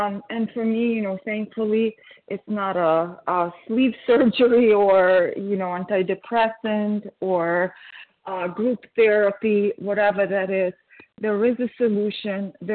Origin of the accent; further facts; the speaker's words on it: Connecticut, United States; Connecticut, sorry.